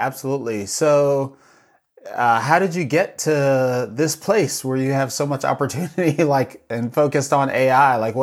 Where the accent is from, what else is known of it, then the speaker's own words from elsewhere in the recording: Maine, United States; I'm from Maine.